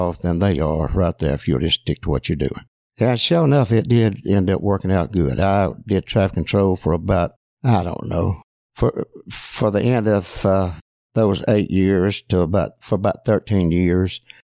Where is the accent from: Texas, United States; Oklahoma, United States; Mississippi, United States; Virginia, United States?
Mississippi, United States; Caledonia; I'm from Caledonia, Mississippi. I know ain't nobody ever heard of that, but it's just south of Tupelo and north of Columbus.